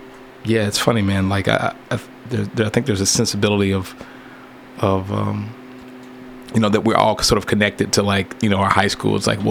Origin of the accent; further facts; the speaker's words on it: Lexington, Kentucky, United States; Right here in Lexington, brother. This is my home. This is my hometown.